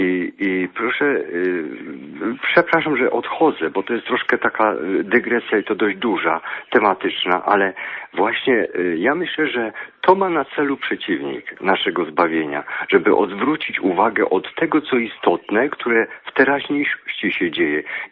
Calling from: Silesian Voivodeship, Poland; Ja z Śląska.

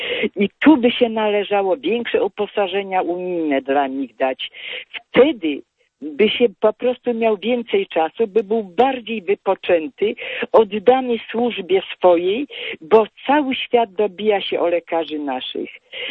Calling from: Katowice, Silesian Voivodeship, Poland; Ja z Katowic dzwonię, ze Śląska, ze stolicy naszego Śląska.

